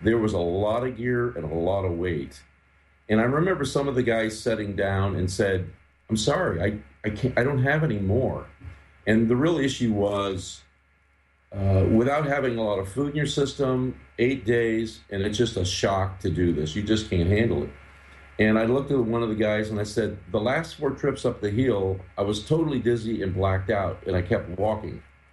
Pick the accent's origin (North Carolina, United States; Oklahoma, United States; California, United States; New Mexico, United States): California, United States; Fontana; I started off with my hometown. I don't know, most people don't know that Fontana, California is my hometown.